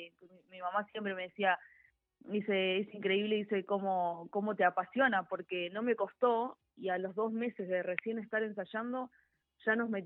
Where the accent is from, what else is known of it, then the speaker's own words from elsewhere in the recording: Vértiz, Buenos Aires Province, Argentina; empecé en mi pueblito, yo soy de Vértiz, pueblito acá cerca